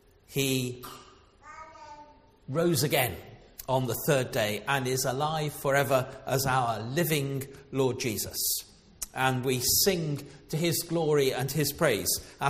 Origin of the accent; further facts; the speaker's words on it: Foleshill, West Midlands, United Kingdom; I was born and brought up in Foleshill, so I'm a local lad.